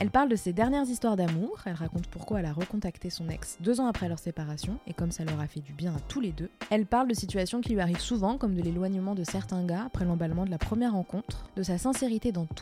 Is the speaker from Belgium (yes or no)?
no; Paris, Île-de-France, France; Je viens de Paris. On est du même quartier, du 11e, Belleville